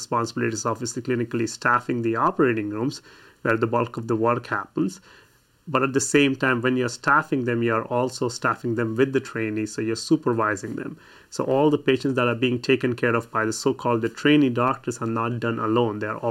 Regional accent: India; moved away as an adult; I grew up in India, and I did my medical school back in India before I decided to come here. I also trained in anesthesiology back in India

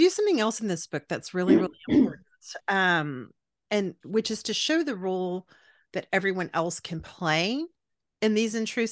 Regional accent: Texas, United States; we're both Latinas from South Texas that grew up, you know, and we're here in the Austin area now.

